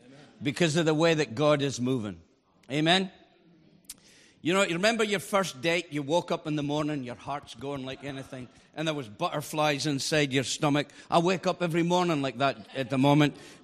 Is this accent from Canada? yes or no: no; Banff, Scotland, United Kingdom; I come from Banff up in the northeast of Scotland.